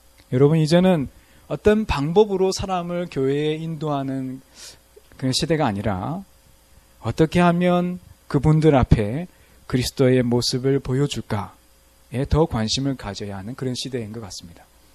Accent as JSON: {"language": "Korean", "country": "China", "lives_now": "South Korea"}